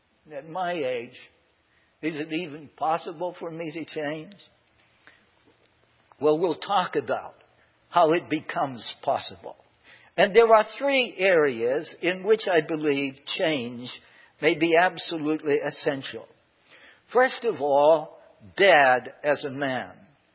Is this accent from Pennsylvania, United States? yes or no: yes; McKeesport, Pennsylvania, United States; Some of you know that I grew up in McKeesport.